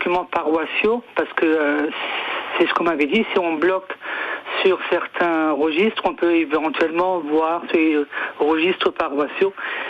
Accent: Grand Est, France; Oui, j'habite à Oberhofen, mais je suis d'origine de Detuler, un petit village.

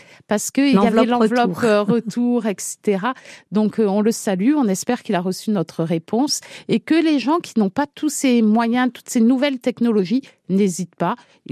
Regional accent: Corsica, France; je pense qu'on ne peut pas l'appliquer chez nous en Corse

